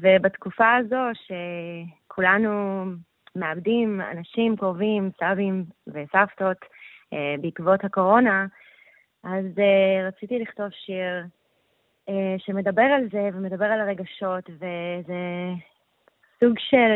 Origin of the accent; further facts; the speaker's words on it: Montreal, Quebec, Canada; now in New York, United States; ואני כבר בניו יורק 8 שנים. זמרת ויוצרת. אני נולדתי בקנדה, אבל המשפחה שלי ישראלית, ואני גרה בניו יורק כרגע.